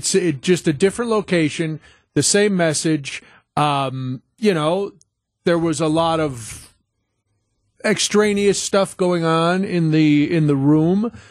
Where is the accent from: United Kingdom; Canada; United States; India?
United States; because I'm an American